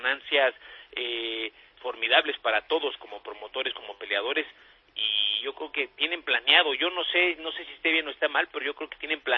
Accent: Mexico City, Mexico; Me encantaría que fuera en mi país.

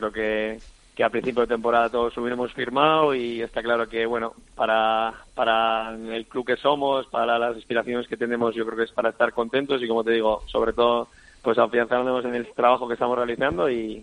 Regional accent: San Sebastián, Basque Country, Spain; now in Majadahonda, Spain; vengo de Donosti, que en San Sebastián no existen los atascos.

